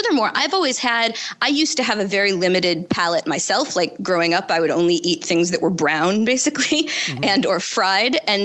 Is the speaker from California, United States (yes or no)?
no; Buffalo, New York, United States; You know, I grew up in Buffalo.